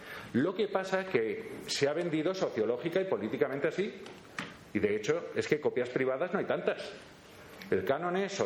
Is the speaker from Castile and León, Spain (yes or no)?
no; Valencia, Valencian Community, Spain; No, yo vengo de Valencia